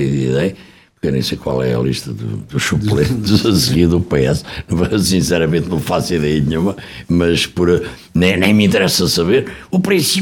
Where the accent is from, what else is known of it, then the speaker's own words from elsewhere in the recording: Coimbra, Centro, Portugal; eu sou de Coimbra, não votei nela em Lisboa, votei nela em Coimbra.